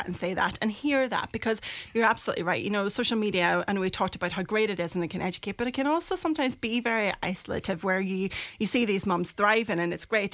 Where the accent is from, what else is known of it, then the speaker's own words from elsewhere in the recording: Derry, Northern Ireland, United Kingdom; now in Ireland; And I'm originally from Derry. And after having my little one and moving up here, it's definitely something I wanted to bring up north as well.